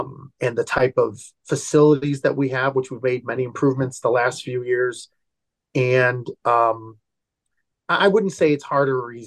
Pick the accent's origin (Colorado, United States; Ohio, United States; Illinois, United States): Illinois, United States; Oak Lawn; Well, I grew up in Oak Lawn.